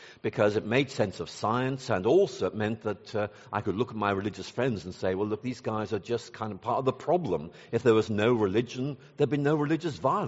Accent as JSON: {"language": "English", "country": "Ireland", "tie": "born or raised there", "lives_now": "Lubbock, United States", "said": "I was born in Ireland and really grew up there. And this is back in the 1960s when I was a teenager."}